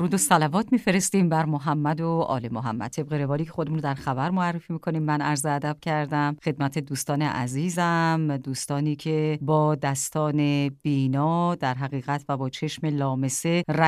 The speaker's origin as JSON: {"language": "Persian", "town": "Tehran", "region": "Tehran Province", "country": "Iran", "tie": "born there", "said": "من متولد تهرانم. شاید حدود 60 سال هستش که پدر مادر من از کاشان اومدن تهران،"}